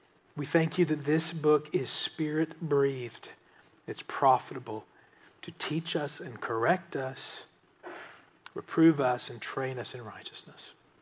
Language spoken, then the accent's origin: English; Appalachia, United States; Now, as an Appalachian, I get that.